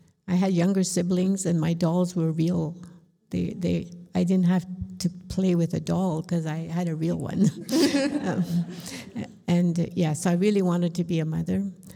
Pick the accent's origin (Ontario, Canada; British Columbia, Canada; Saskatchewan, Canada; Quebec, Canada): Saskatchewan, Canada; Edam; I was born in Edam, Saskatchewan, not far from the little town Sister Claudette mentioned. I was raised on a farm